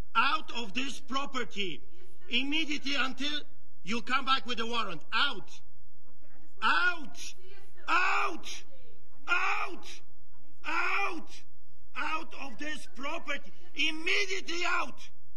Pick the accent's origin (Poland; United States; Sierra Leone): Poland; English is a second language; I grew up in Poland hearing the stories from my grandparents about what the Nazis did, what the Gestapo did.